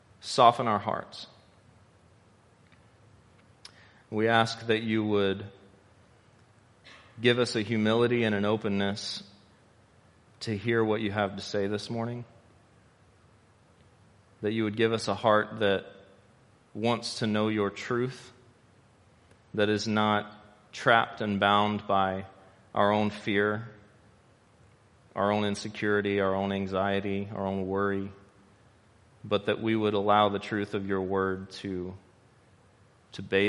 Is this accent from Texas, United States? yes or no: yes; Texas, United States; I mean, I'm from Texas, you know, your expectation should be low.